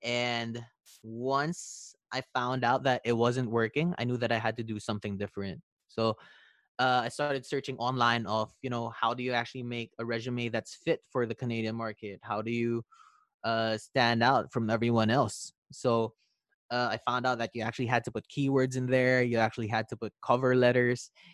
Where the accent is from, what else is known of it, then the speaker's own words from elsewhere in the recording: Quezon City, Metro Manila, Philippines; English is a second language; moved away as an adult; now in Toronto, California, United States; I'm originally from the Philippines. So Quezon City, Philippines. I went here in Toronto around 5 months ago. So December 2019. So I'm in Scarborough, Toronto right now